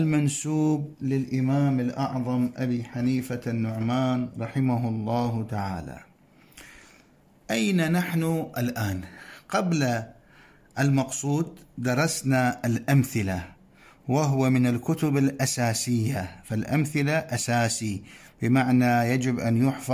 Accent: Iraq; مقرر في كثير من الكليات ومن الجامعات في بلدنا العراق

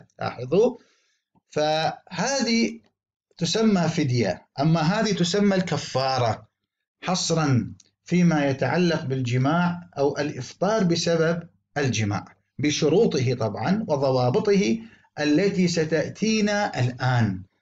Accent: Iraq; بلغتنا لهجتنا العامية بالعراق

